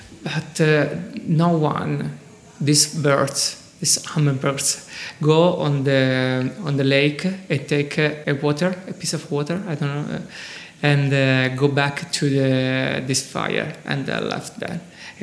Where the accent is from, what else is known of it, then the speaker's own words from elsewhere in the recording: Rome, Lazio, Italy; English is a second language; I come from Rome and I'm here to show my new collection.